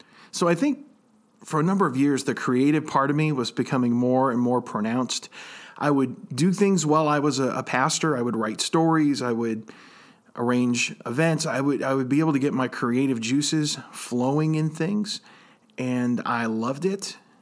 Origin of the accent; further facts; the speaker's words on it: United States; there's this part of us as an artist and probably as an American, frankly, that rises up and says, I don't think so.